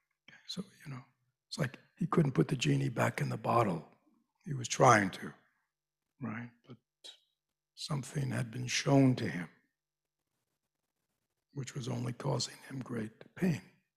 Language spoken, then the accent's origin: English; New York, United States; I grew up in New York, it's like going down Fifth Avenue